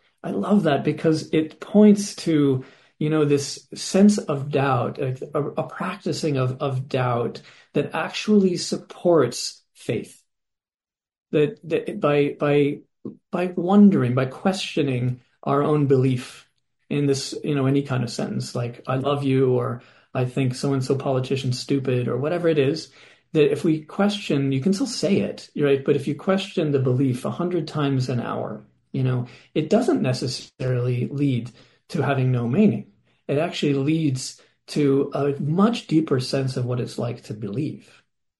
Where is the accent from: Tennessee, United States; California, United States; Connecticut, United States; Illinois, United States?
California, United States; Petaluma; Because being from California, I grew up in Petaluma, and which was actually at that time a fairly traditional town